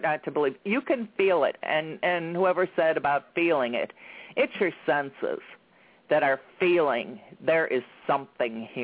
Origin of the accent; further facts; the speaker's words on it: Chicago, Illinois, United States; I am from Chicago.